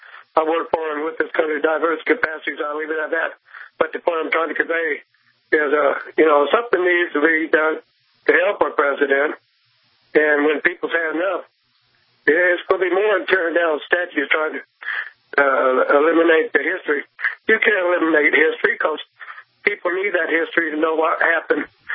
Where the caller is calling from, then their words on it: West Columbia, South Carolina, United States; Oh, yeah, I'm in West Columbia, man.